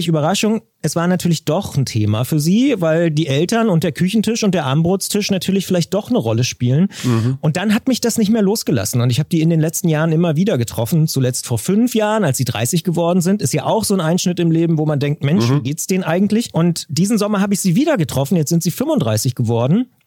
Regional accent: Potsdam, Brandenburg, Germany; ich komme aus Potsdam

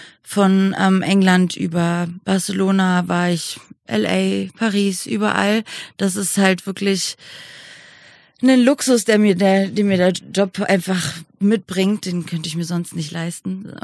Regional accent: Berlin, Germany; born there; Bin jetzt 35 Jahre alt und geboren in Berlin und wohne immer noch in Berlin, eine aussterbende Spezies, würde ich fast behaupten.

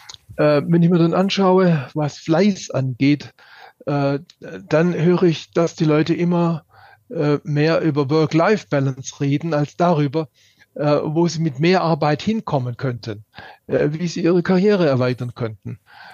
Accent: Baden-Württemberg, Germany; die Tüftler aus meiner Heimatregion in Baden-Württemberg.

